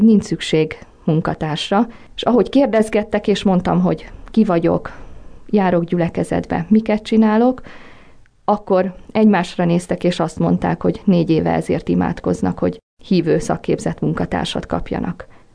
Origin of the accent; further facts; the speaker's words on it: Lucfalva, Banská Bystrica Region, Slovakia; Lucfalván éltem. Az ifjúságunkkal ifjúsági hetekre jártunk